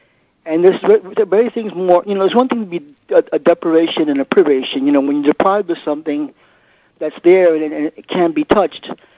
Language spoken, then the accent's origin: English; New York, United States; that growing up in New York wasn't so much the culprit, but my suffering could not be disconnected completely from New York because I didn't grow up in any place other than New York, obviously.